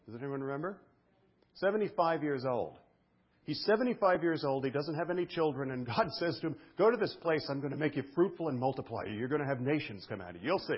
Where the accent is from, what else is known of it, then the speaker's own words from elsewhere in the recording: Brooklyn, New York, United States; But I'm from Brooklyn. What do I know from sheep?